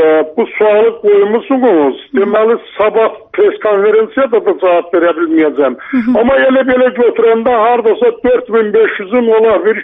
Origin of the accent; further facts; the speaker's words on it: Nakhchivan, Azerbaijan; mən Naxçıvanlı olduğumu elə bilir ki, düzdür, mən biraz yerli pərəstəyəm, Naxçıvanlıyam